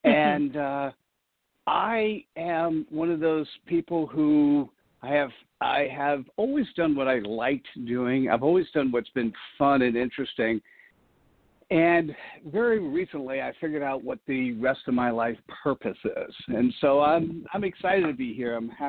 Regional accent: East Coast, United States; now in Silicon Valley, United States; So I born and raised on the East Coast, have been living in Silicon Valley now for 35 years.

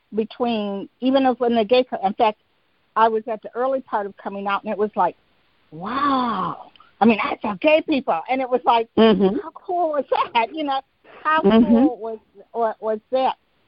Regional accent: Detroit, Michigan, United States; born there; I was born in Detroit. My mother was born in Detroit.

